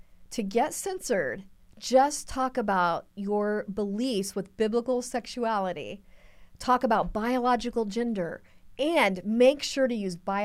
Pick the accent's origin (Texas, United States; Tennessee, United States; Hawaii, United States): Texas, United States; Now, I grew up in Texas where, you know, football and prayer went together.